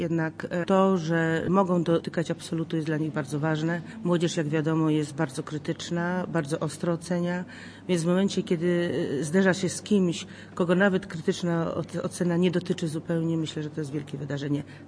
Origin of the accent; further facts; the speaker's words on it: Warsaw, Masovian Voivodeship, Poland; born there; w Warszawie jest mi o tyle lepiej, że to jest miasto, w którym się urodziłam, w którym mieszkali moi rodzice i dziadkowie, więc jest to moje miasto, więc nie jestem tutaj przyjezdną.